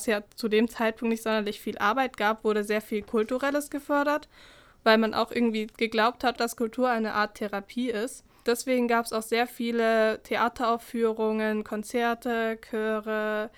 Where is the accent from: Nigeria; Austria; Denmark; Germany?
Germany; Landsberg, Bavaria; ich komme ja aus Landsberg, ich bin in Landsberg zur Schule gegangen